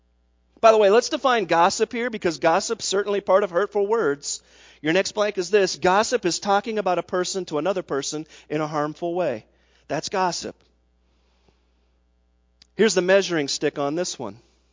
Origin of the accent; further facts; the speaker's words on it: Lexington, Kentucky, United States; when I was 12 years old, I grew up in Lexington, Kentucky.